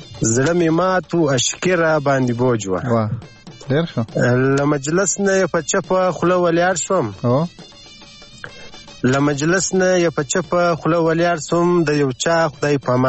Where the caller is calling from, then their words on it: Loralai, Balochistan, Pakistan; خبرې کوم د لورلای څخه.